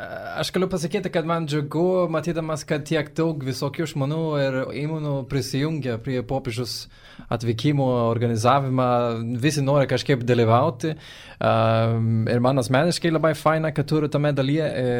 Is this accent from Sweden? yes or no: yes; Sweden; Lithuanian is a second language; Nes pats esu iš Švedijos, todėl mano akcentas